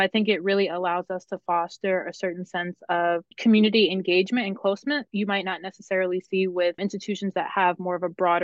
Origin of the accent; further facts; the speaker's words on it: Brooklyn, New York, United States; moved away as an adult; now in Buffalo, United States; No. So I'm from Brooklyn, New York, originally. I came here for school. I'm an alum of Buffalo State and have been here ever since.